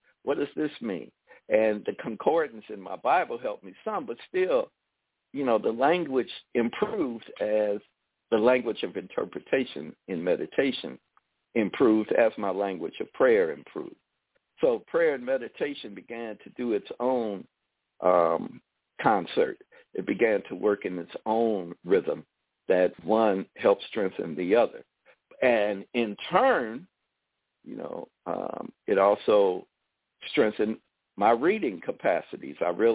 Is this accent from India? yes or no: yes; India; When I was growing up in India, I knew that all this was true.